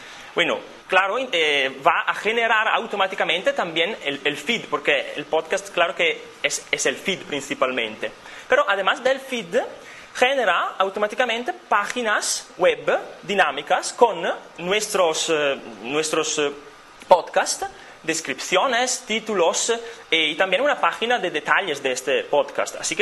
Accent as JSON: {"language": "Spanish", "country": "Italy", "second_language": "Spanish", "said": "soy italiano, soy estudiante todavía"}